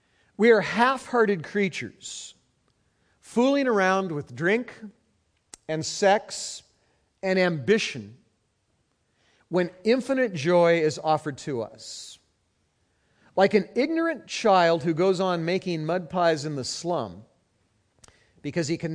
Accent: Santa Monica, California, United States; born there; When I was a young boy, I was born in Santa Monica. And I started surfing as a kid.

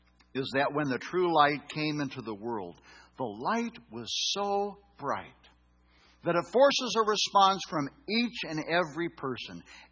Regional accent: Nebraska, United States; moved away as an adult; When I grew up in Nebraska, there's not a lot of oceanfront property. I read about oceans. I saw pictures of oceans. But when I came to California in my early 20s, I saw oceans.

